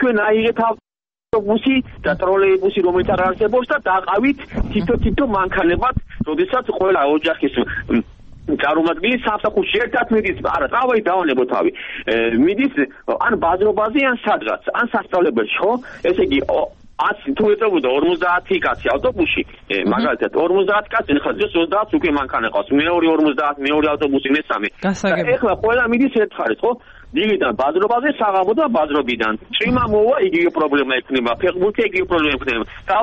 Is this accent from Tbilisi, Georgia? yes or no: yes; Tbilisi, Georgia; მე ბლეხანოველი ვარ, დინამოსთან იყო